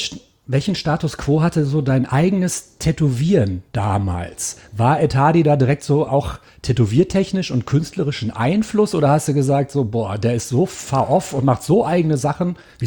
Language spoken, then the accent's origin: German; Gelsenkirchen, North Rhine-Westphalia, Germany; ich komme aus Gelsenkirchen-Schalke.